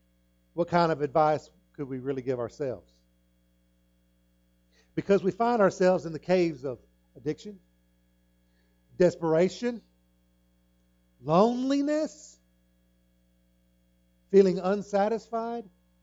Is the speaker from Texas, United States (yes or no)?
yes; Fort Stockton, Texas, United States; When I grew up out in West Texas, you could always smell the rain. And I've smelled rain here, but it doesn't smell nothing like out in Fort Stockton, Texas.